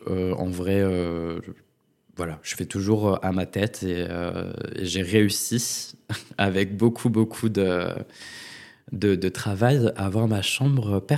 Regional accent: Grand Est, France; j'étais dans le collège près de chez moi, en Lorraine.

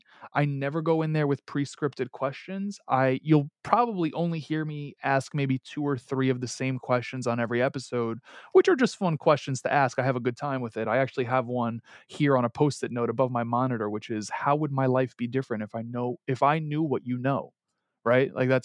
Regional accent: Queens, New York, United States; I'm born and raised in Queens, New York.

